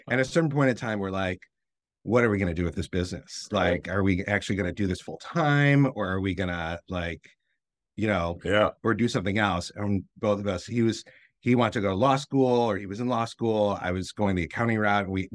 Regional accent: Detroit, Michigan, United States; I'm from Detroit

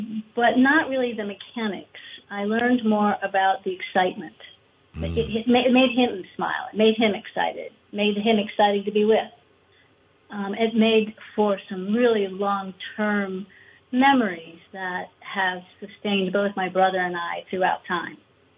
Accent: Ohio, United States; And I am from Ohio as well.

